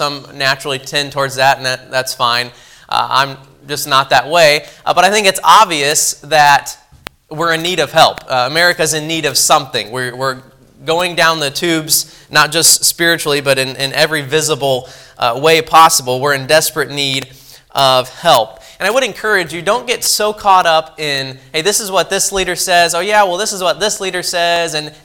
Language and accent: English; Franklin, Indiana, United States; I'm from Franklin, Indiana. It's about 30 minutes south of Indianapolis, if you know where that is, right about central Indiana.